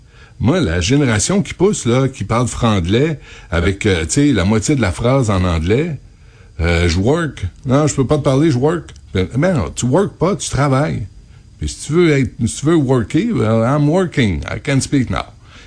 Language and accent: French; Quebec, Canada; On est tous des Québécois. On vit tous ensemble.